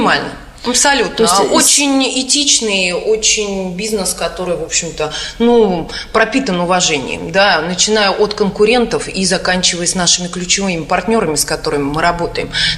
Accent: Moscow, Russia; born there; now in Moscow Oblast, Russia; Я родилась в Москве, мои родители родились в Москве, бабушка с дедушкой по папиной линии тоже родились в Москве. Но на текущий момент мы замкадыши

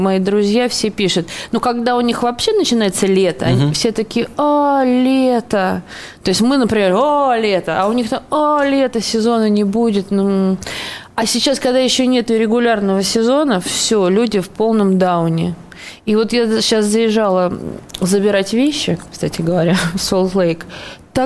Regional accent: Moscow, Russia; Я росла в Москве

